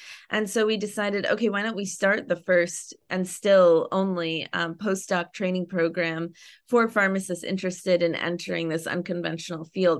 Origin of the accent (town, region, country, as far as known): Northeast, United States; born or raised there; now in Los Angeles, United States